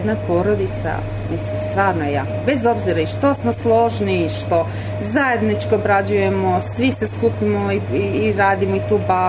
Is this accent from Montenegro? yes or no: no; Šid, Vojvodina, Serbia; born there; iz Šida sam rođena, sam u Šidu i za nju brinem